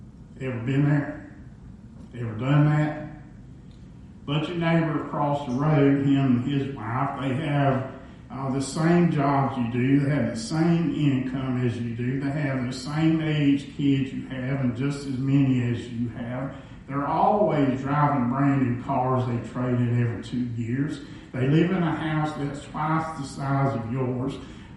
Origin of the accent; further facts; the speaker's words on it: Florida, United States; accent: from all around the United States; also born or lived in Virginia / California; I was born in Virginia. When I was two, we moved to California. 8 years later, we moved to Florida, so I've been all over the place. So if you wonder where I get my accent from, it's from all around the United States, right?